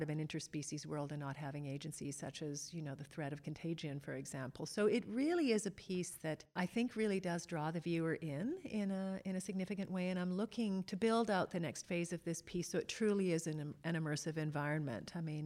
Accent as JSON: {"language": "English", "country": "Canada", "tie": "born or raised there", "said": "remembering growing up in Canada and seeing, not infrequently, the aurora borealis"}